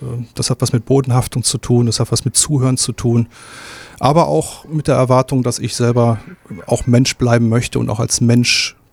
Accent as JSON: {"language": "German", "town": "Rostock", "region": "Mecklenburg-Vorpommern", "country": "Germany", "tie": "born or raised there", "said": "dass meine Heimatstadt, meine Hansestadt Rostock auch als Partner in der Welt zur Verfügung steht"}